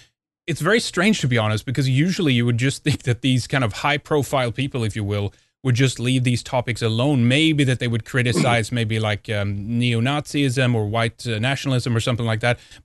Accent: Sweden; I'm from Sweden.

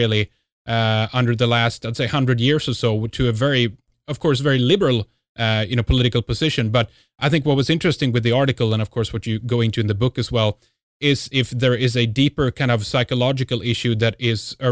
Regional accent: Sweden; English is a second language; from Sweden.

